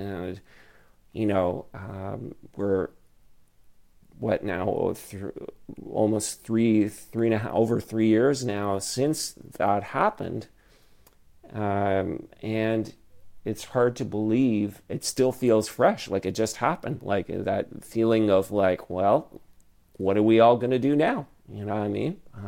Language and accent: English; Ottawa, Ontario, Canada; when I was growing up in Ottawa, I had my traditional piano lessons